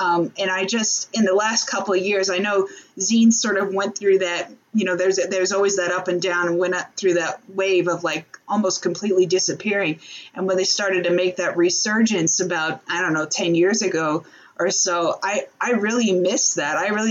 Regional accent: Orlando, Florida, United States; I grew up in Orlando, and this was back in the day when they still had like tons of local video, record stores.

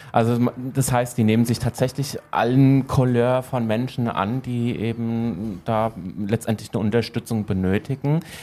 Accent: Hesse, Germany; ich bin ja ursprünglich aus dem Wetteraukreis.

